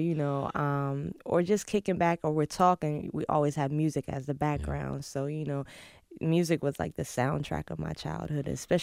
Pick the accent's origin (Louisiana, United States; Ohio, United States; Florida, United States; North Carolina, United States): North Carolina, United States; Snow Hill; 25 miles from Greenville, about an hour and some from Raleigh.